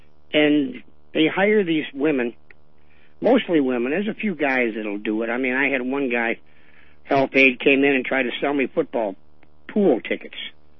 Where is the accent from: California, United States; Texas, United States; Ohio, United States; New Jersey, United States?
Ohio, United States; Cleveland; ethnic restaurants when we were raised in Cleveland are like gold